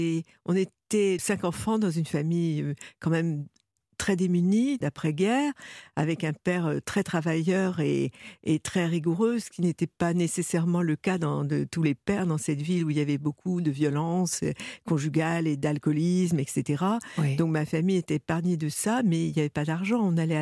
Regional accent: Lorient, Brittany, France; born there; Je suis née à Lorient, ville fondée pour la Compagnie des Indes au XVIIe siècle.

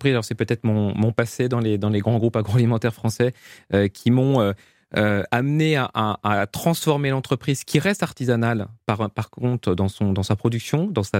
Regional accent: Île-de-France, France; born there; moi, je suis né en Seine-et-Marne, d'une vieille famille de Seine-et-Marne depuis plus de 300 ans.

